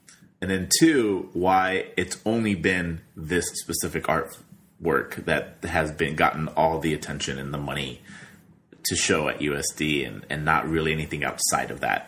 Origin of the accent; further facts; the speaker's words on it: California, United States; so he lives in North County. I grew up in North County.